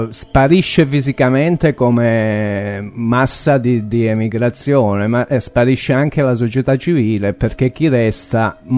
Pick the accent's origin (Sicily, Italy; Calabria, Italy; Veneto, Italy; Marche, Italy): Calabria, Italy; San Giovanni in Fiore; È il mio paese di origine. Io sono nato lì. San Giovanni in Fiore è una cittadina